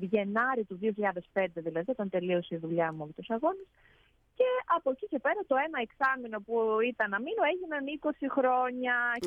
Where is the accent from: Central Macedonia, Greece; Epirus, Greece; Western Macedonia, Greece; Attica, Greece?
Western Macedonia, Greece; Kozani; είμαι από την Κοζάνη, η καταγωγή μου είμαι μισή Κοζανίτσα, μισή Ρεβενιώτισσα, από τη Βόρεια Ελλάδα.